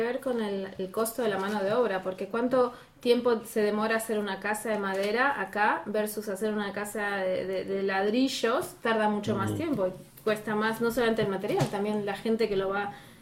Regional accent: Argentina; moved away; viniendo de Latinoamérica, ¿no? Yo vengo de Argentina.

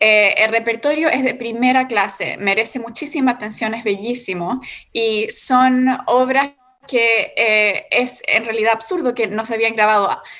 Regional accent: Chile; now in New York, United States; nací y crecí en Chile, soy chilena, pero quise venir a estudiar acá en Nueva York. Mi mamá es originalmente Nueva York

